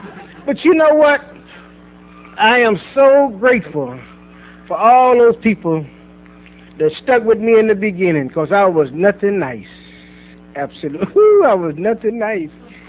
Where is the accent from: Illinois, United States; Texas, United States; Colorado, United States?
Texas, United States; Dallas; Born and raised in Dallas, Texas, July the 28th, 1949. That means I'm 51 years old